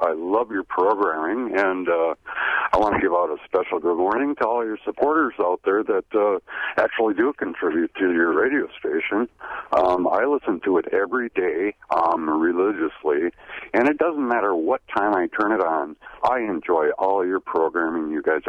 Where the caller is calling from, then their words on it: Breed, Wisconsin, United States; Breed, Wisconsin.